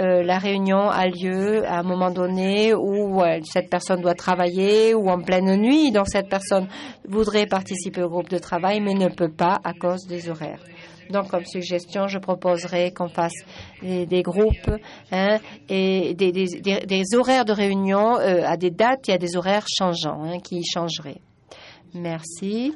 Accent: Costa Rica; French is a second language; je suis de Costa Rica.

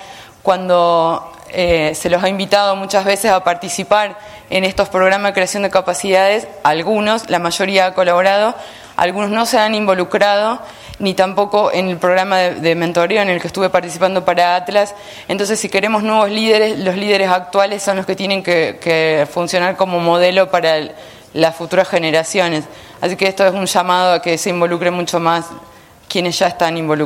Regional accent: Argentina; en mi país, en Argentina

